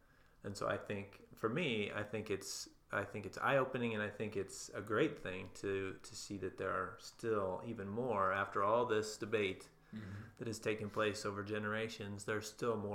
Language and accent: English; Denver, Colorado, United States; growing up, I grew up in Denver and in that area, drove by DU and ILEF many, many, many times when I was growing up.